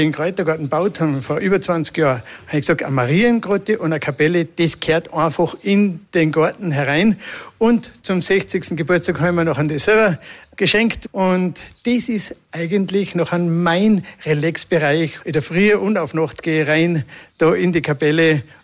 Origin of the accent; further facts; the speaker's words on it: Tamsweg, Salzburg, Austria; Ich bin ein gebürtiger Lungauer aus Damsweg.